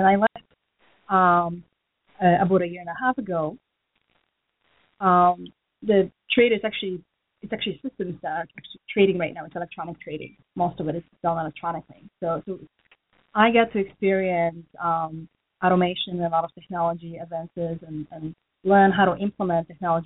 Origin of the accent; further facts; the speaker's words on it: Jersey City, New Jersey, United States; English is a second language; also born or lived in Poland; I was born and raised in Poland. Grew up in Jersey City. Actually, went to high school in Jersey City.